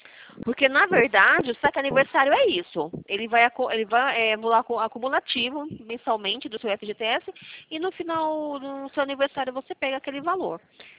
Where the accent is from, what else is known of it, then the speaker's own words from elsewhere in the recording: São Carlos, São Paulo, Brazil; Então, eu sou de São Carlos. Mas eu conheço a Assembleia, minha mãe, minha avó. Elas são da Assembleia. Eu sou de uma outra. Eu sou de uma igreja chamada Missão e Encorajamento.